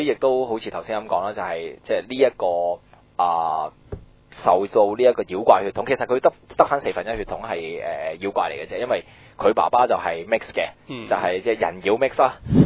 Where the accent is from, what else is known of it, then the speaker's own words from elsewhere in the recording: Hong Kong; 因為我哋鬼魂係另外一樣嘢嚟㗎嘛，我哋香港人。